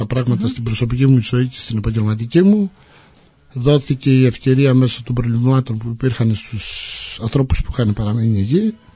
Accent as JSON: {"language": "Greek", "town": "Patras", "region": "Western Greece", "country": "Greece", "tie": "born or raised there", "said": "είμαι από την Πάτρα, έχω μεγαλώσει στην Πάτρα, έχω μεγαλώσει μέσα στην Παναχαϊκή."}